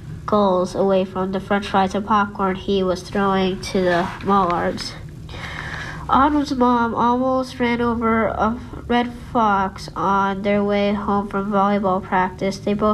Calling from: Virginia, Minnesota, United States; I am reporting from Mr. Holmes' fifth grade class in Virginia, Minnesota.

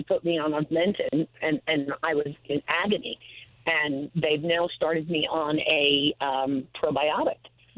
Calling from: New Paltz, New York, United States; Hi, I'm from New Paltz, New York.

